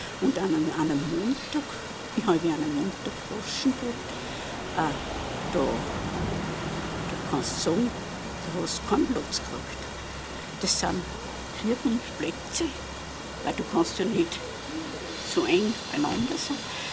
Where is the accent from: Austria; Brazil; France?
Austria; Bad Ischl, Upper Austria; eine wohne seit fast 80 Jahren in Laufen. Bin hier also geboren in Bad Ischl und in dem Haus, da Laufen 15, waren wir jetzt seit den 65er Jahren.